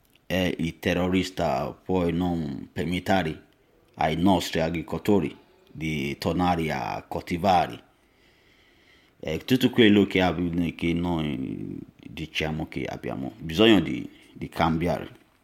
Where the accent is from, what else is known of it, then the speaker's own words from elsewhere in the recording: Nigeria; now in Italy; sono nigeriano e vivo in Italia circa 3 anni.